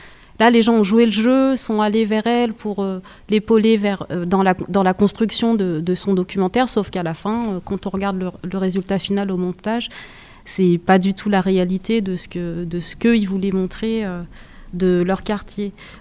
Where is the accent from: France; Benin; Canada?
France; Grenoble, Auvergne-Rhône-Alpes; Je viens de la Villeneuve.